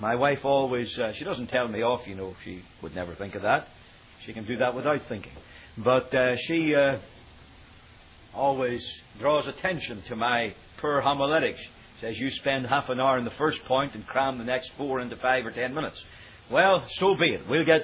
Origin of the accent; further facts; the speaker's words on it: United Kingdom; I come from Britain.